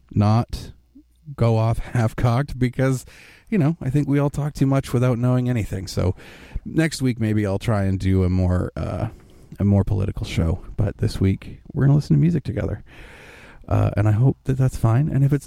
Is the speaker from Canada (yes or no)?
yes; Port Alberni, British Columbia, Canada; Glyph is for folks based in Port Alberni, BC, which is my hometown.